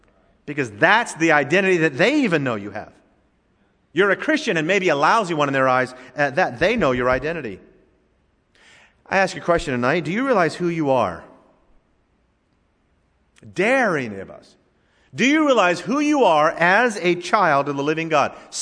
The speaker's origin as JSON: {"language": "English", "country": "United States", "said": "I'm an American."}